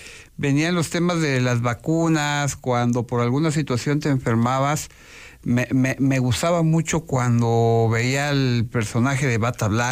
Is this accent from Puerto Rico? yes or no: no; Comitán, Chiapas, Mexico; born there; nací en Comitán, Chiapas.